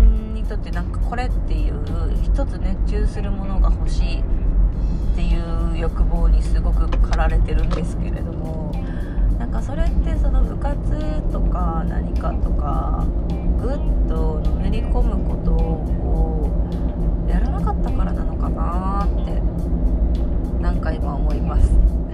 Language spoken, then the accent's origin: Japanese; Fukuoka, Japan; moved away as an adult; also born or lived in Yokohama / Tokyo; もともと私は生まれたところは福岡の生まれで、福岡で生まれて高校まで福岡 で大学が、横浜の方に進学しました。